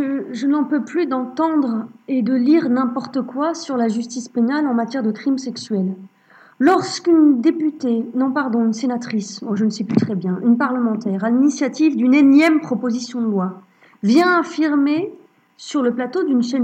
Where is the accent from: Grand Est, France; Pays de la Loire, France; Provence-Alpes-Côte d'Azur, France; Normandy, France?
Grand Est, France; je suis née en Lorraine, j'ai grandi en Lorraine.